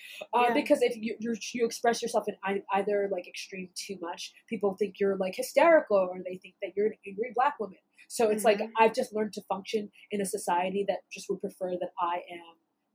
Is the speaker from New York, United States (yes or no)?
yes; New York, United States; But I'm a New Yorker.